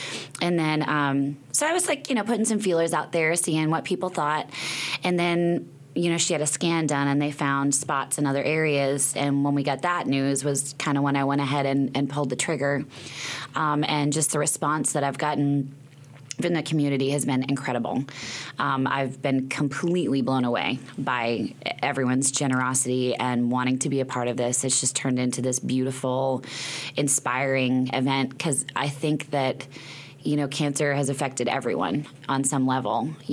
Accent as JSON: {"language": "English", "town": "Boston", "region": "Massachusetts", "country": "United States", "lives_now": "Fayetteville, United States", "said": "We're all from Boston, and we've all ended up in Fayetteville, Arkansas."}